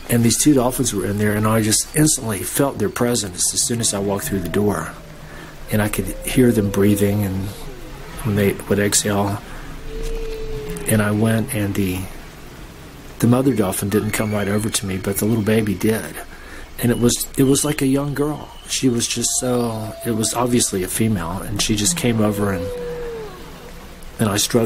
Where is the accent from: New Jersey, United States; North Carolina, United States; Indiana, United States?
North Carolina, United States; ever since I grew up in North Carolina